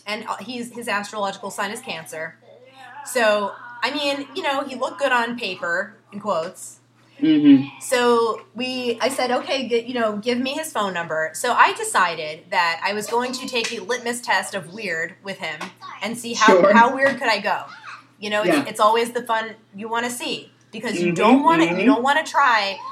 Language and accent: English; New York, United States; growing up in New York, we would say, you know, if somebody said partner, you would assume that it was the person was in a lesbian or gay relationship.